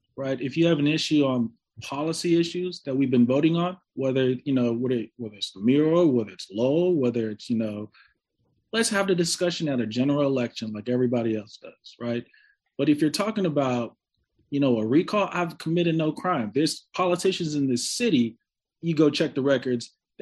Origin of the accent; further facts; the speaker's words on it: San Francisco, California, United States; I grew up in the city, in the projects, right? I grew up in Hunters Point, Southeast Projects.